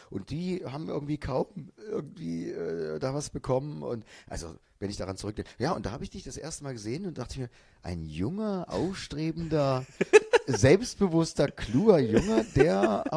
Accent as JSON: {"language": "German", "town": "Leipzig", "region": "Saxony", "country": "Germany", "tie": "born or raised there", "said": "Ja, ich bin Essener, bin Leipziger."}